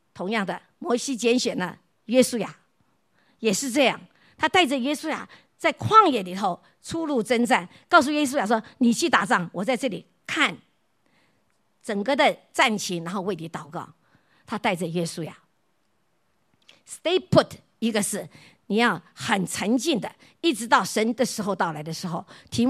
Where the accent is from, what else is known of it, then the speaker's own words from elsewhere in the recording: China; 我们中国人就会这样了